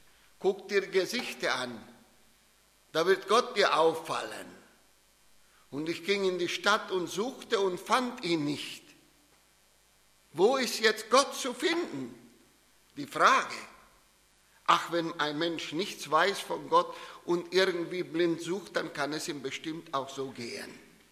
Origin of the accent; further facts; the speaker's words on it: Argentina; German is a second language; Also ich komme von Argentinien. Ich bin Argentinier, ich bin kein Deutscher. Ich spreche doch irgendwie Deutsch, ihr versteht mich.